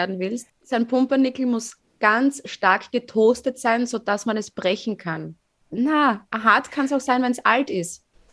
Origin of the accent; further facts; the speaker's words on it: Fohnsdorf, Styria, Austria; das ist so groß wie Fohnsdorf. Also mein Heimatdorf.